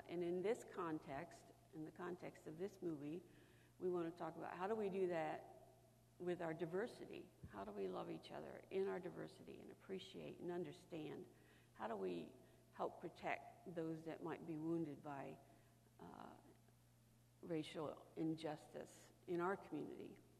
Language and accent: English; United States; My experience as a white woman growing up in America is not the same as a black person's experience growing up in America.